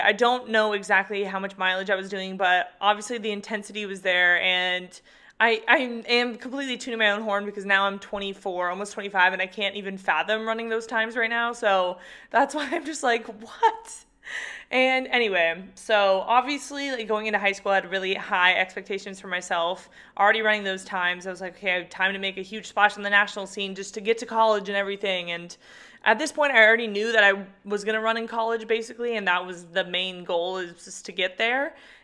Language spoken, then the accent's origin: English; California, United States; And I think growing up in California, it also just really set the tone for what competitive running looks like.